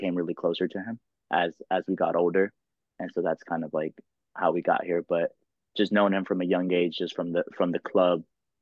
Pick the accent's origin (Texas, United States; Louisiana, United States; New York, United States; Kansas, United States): Texas, United States; Dallas; So bro, growing up, I grew up in Dallas, playing soccer, bro.